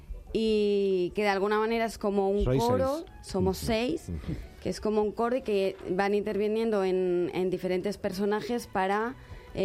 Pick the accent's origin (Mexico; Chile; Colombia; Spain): Spain; Barcelona, Catalonia; Yo soy de Barcelona.